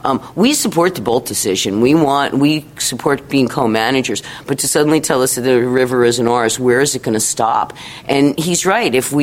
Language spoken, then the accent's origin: English; East Coast, United States; We're from the East Coast. We've played these games before.